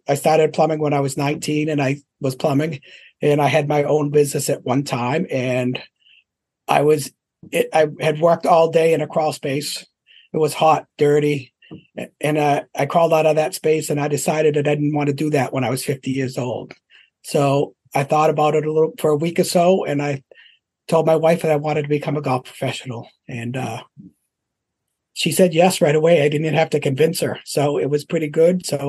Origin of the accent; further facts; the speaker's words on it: New Boston, United States; So I grew up in New Boston, and I still live there. It's been my whole life.